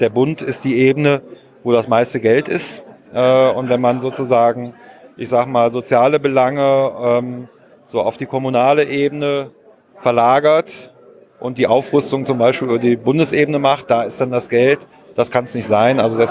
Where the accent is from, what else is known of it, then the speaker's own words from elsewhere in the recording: Aachen, North Rhine-Westphalia, Germany; ich komme aus Aachen, ganz im Westen.